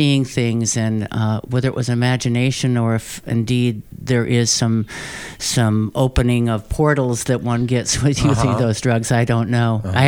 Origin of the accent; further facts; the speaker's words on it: Minnesota, United States; And see, in my case, I'm from Minnesota, so there wasn't a real, at that point in the early 60s, there wasn't really a counterculture active, you know.